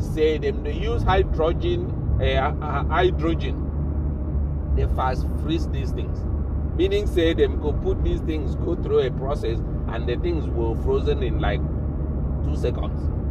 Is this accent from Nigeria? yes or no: yes; Nigeria; I have never seen a mango this size in all my years growing up in Nigeria.